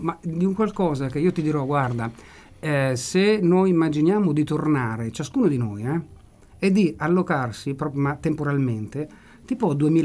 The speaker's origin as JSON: {"language": "Italian", "region": "Umbria", "country": "Italy", "said": "io sono umbro, come Nicola, che conosco dai tempi dell'asilo"}